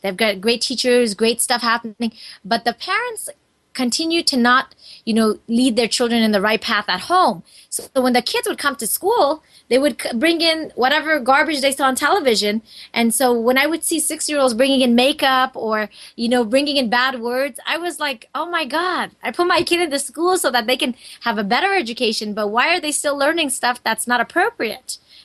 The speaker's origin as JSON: {"language": "English", "country": "United States", "tie": "born or raised there", "said": "We were raised in America since we were six. We did not have our faith growing up."}